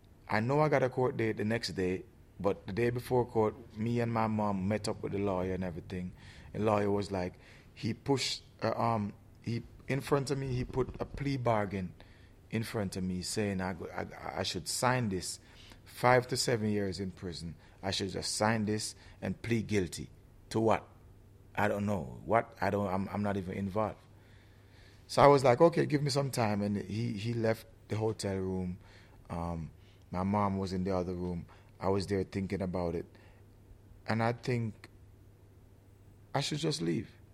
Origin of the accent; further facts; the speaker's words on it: Jamaica; I took upon myself the decision of coming back to my hometown, you know, going back to Jamaica, you know, doing music.